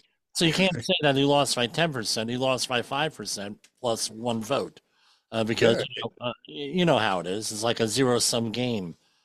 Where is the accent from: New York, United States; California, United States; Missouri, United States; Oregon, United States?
New York, United States; I forget, and I'm from New York.